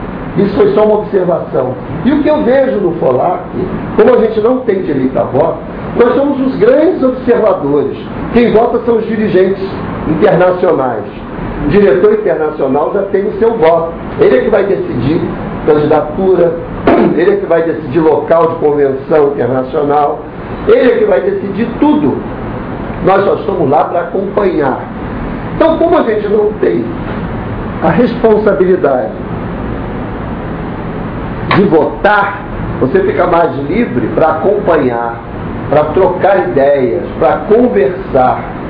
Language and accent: Portuguese; Brazil; Eu sou brasileiro, não tem tradutor para português.